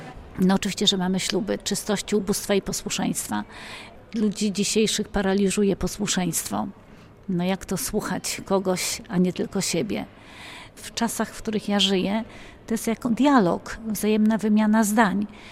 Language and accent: Polish; Piotrków Trybunalski, Łódź Voivodeship, Poland; Pochodzę z Piotrkowa Trybunalskiego. Mam czworo rodzeństwa.